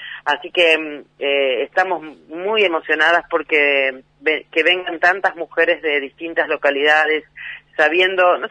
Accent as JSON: {"language": "Spanish", "town": "Helvecia", "region": "Santa Fe", "country": "Argentina", "tie": "born or raised there", "said": "Yo soy del pueblo, nací en Helvecia y pasé las vicisitudes de una localidad donde tiempo atrás, ¿no?, no tenía las posibilidades que hoy tiene"}